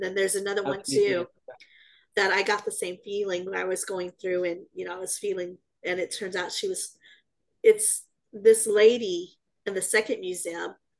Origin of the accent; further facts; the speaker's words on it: San Antonio, Texas, United States; We grew up in San Antonio, Texas, and that's a hot spot itself